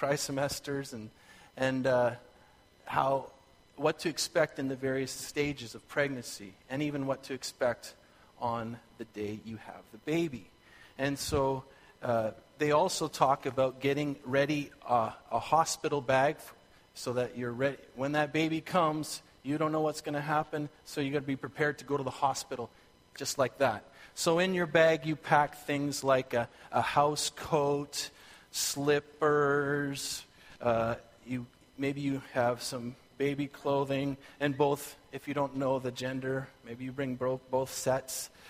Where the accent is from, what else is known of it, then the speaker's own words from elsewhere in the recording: Alberta, Canada; And we're from Alberta. We both grew up from Alberta, my wife and I, and every Christmas holiday we drive back to Alberta or fly back there.